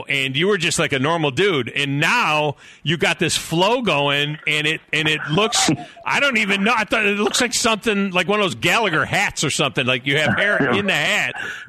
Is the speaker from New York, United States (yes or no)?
yes; New York, United States; moved away; look, I'm originally from up north. I grew up in the Finger Lakes area, cut my teeth on Cayuga Lake and Clearwater. And but I've lived in the south for years now and live in the Tennessee River area.